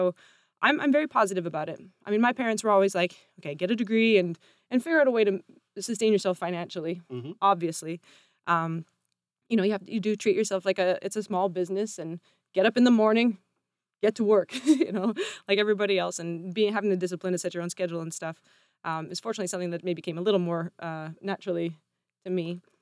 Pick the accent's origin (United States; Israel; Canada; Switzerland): Canada; which, you know, being a Canadian, I think I'm quite obsessed with it, actually.